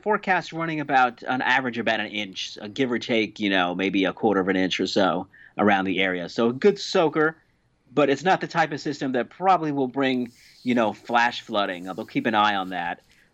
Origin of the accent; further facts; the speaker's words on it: Smithtown, New York, United States; they live out in Long Island in Suffolk County, out in St. James, which is where I grew up in Smithtown, which is right next door.